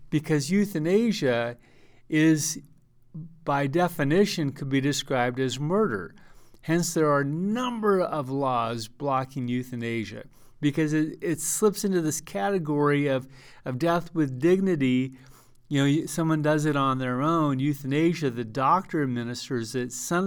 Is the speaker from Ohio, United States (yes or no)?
no; Colorado, United States; Colorado, my home state, legalized death with dignity